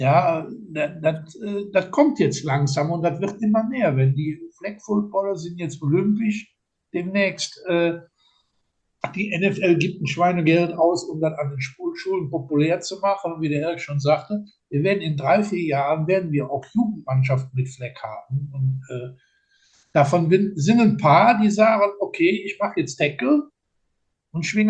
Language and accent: German; Linz, Upper Austria, Austria; ich komme ja aus Linz